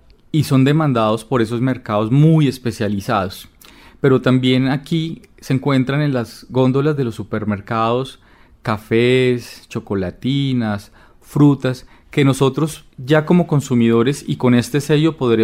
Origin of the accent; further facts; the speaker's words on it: Colombia; yo como colombiano y mi familia y mis amigos muchas veces me han contado cómo en el exterior nos relacionan con un problema de drogas